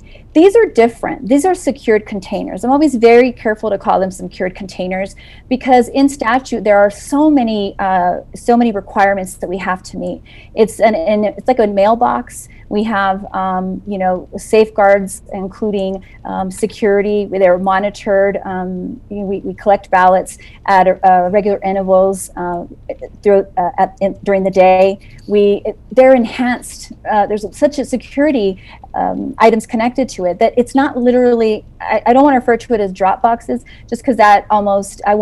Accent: New Mexico, United States; born there; I was born in Doñana County. I went to the school formerly known as Oñate High School. I'm a three-time Aggie.

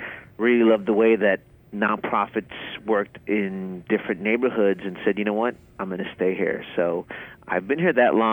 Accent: Chicago, Illinois, United States; moved away as an adult; now in Houston, United States; Originally, I'm from Chicago, but I came to Houston to get my Master of Fine Arts in Creative Writing, and I thought I would just be here till I finished and then move back to Chicago

